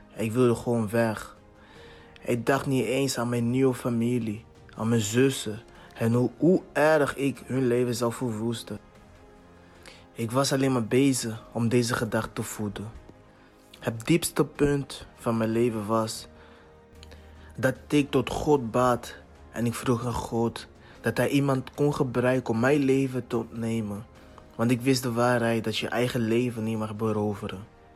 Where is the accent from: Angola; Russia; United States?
Angola; now in Netherlands; Want het land waar ik vandaan kom, Angola, kregen we niet de gelegenheden die we hier krijgen. Hier in Nederland gingen we naar school